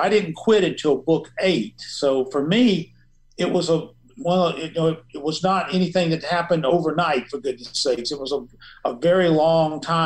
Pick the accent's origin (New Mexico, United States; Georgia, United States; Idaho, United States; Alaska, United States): Georgia, United States; Atlanta; When I grew up in Atlanta, there was no interstate system.